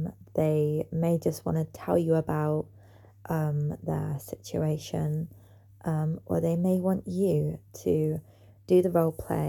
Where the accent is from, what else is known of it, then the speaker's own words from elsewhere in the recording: England, United Kingdom; If you haven't already guessed, I'm from England.